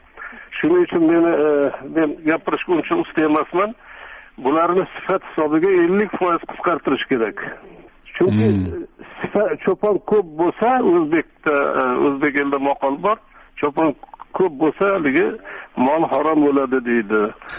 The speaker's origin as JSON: {"language": "Uzbek", "town": "Oltinkon", "region": "Tashkent Region", "country": "Uzbekistan", "tie": "born or raised there", "said": "Xullas, haligi bolaligimda Oltinkonda o'sganman. 95% o'rislar yashardi, o'sha yerda seksiyalar bo'lardi. Biz tog'dan enib kelganmiz, ya'ni tushib kelganmiz."}